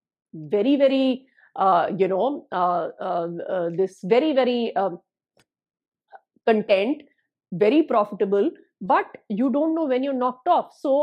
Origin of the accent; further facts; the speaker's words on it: India; we grew up in India